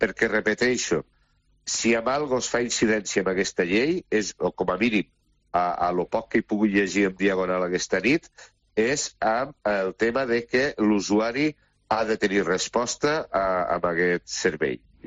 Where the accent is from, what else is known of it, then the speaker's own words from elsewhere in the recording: Catalonia, Spain; jo, com a català, catalanista, la llengua s'ha d'estimar